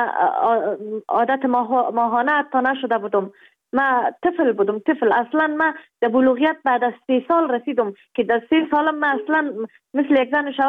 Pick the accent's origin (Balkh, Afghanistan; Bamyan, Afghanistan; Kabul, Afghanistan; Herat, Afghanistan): Kabul, Afghanistan; also born or lived in Baghlan; و در افغانستان در ولایت بغلان در دنیا آمدیم. جاغری بود، از اونجا آمدیم کابل. 6 ساله بودم